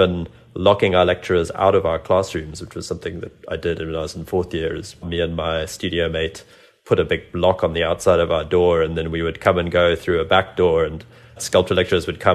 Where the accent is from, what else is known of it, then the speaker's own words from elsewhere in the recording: South Africa; also born or lived in Zimbabwe; growing up in South Africa and Zimbabwe, and trying to emulate them.